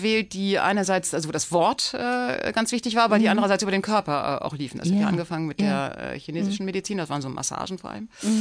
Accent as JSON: {"language": "German", "town": "Celle", "region": "Lower Saxony", "country": "Germany", "also_born_or_lived": "Hamburg", "said": "Ich komme aus Celle, aber Hamburg ist die Stadt, an die ich mich gebunden fühle, wo ich studiert habe und gearbeitet."}